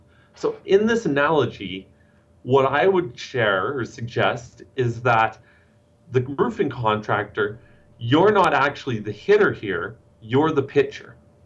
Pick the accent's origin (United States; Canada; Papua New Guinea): Canada; you know, I'm Canadian, I follow hockey.